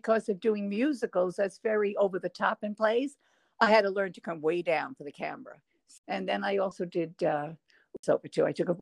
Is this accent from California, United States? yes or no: no; North Valley Stream, New York, United States; I am from Long Island. Grew up in North Valley Stream, then moved out to Stony Brook further out on the island.